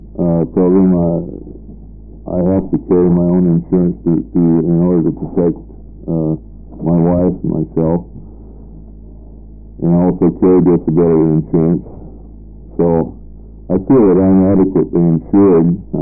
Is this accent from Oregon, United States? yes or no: yes; Klamath Falls, Oregon, United States; I'm also from Klamath Falls